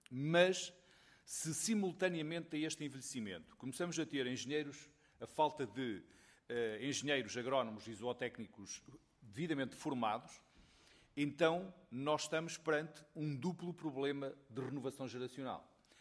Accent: Bragança, Norte, Portugal; Eu sou de Bragança, temos uma escola superior agrária

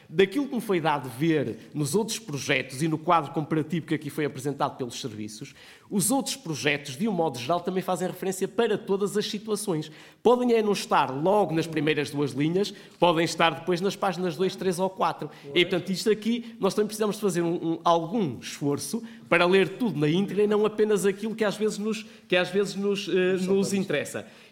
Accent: Marco de Canaveses, Porto, Portugal; Portanto, eu sou do Marco de Canaveses

